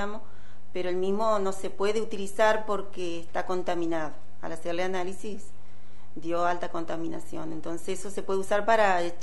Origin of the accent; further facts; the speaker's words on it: Nogoyá, Entre Ríos, Argentina; Yo soy oriunda de Nogoyá